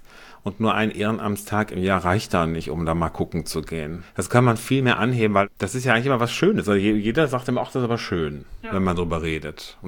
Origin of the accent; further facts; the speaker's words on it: Cologne, North Rhine-Westphalia, Germany; born there; ich bin gebürtiger Kölner